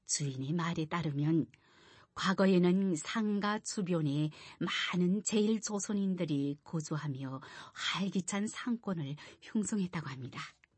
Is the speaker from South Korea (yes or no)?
no; North Korea; 제가 북조선 출신자임을 밝히자